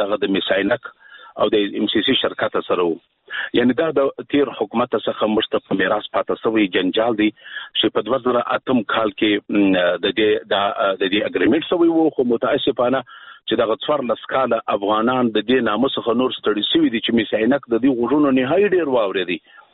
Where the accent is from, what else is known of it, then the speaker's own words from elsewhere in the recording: Afghanistan; موږ ورته متعهد پاتې یو، موږ افغانان یو.